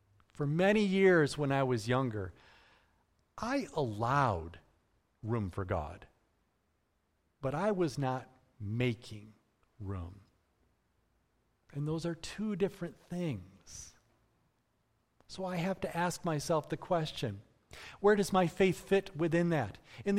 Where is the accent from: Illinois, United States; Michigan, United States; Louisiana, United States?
Michigan, United States; I was born and raised here in West Michigan, like many of you. I was born into a Christian family that always went to church, like many of you.